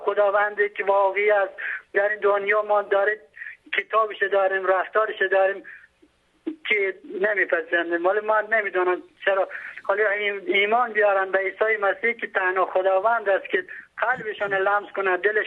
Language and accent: Persian; Mazar-i-Sharif, Balkh, Afghanistan; now in Iran; من افغانی هستم، از مزار هستم، ولی در ایران زندگی میکنم. … فامیل ایماندار شدم و مثل ایمان آوردم.